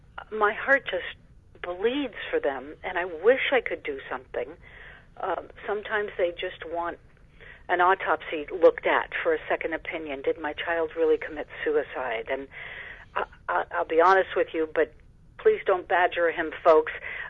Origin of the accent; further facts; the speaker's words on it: New Mexico, United States; especially a problem in my home state of New Mexico.